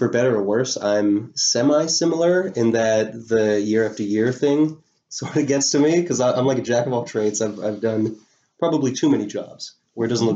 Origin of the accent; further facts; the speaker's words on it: Canada; I was born and raised in Canada, and at no point pledged allegiance to the Queen.